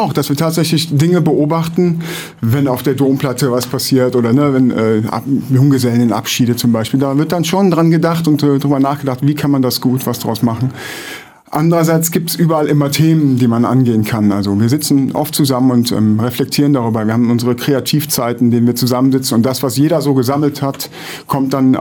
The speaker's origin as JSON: {"language": "German", "town": "Cologne", "region": "North Rhine-Westphalia", "country": "Germany", "tie": "born or raised there", "said": "Ja, also wenn man in Köln in Nippes wohnt, kommt man nicht drum herum … zu hören."}